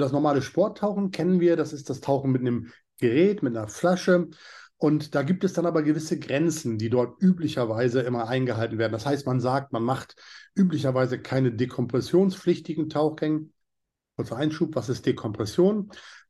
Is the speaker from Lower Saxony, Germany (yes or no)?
yes; Norderney, Lower Saxony, Germany; Ich bin aufgewachsen auf der Nordseeinsel Norderney. Das liegt so am Ostfriesland und an der Nordsee.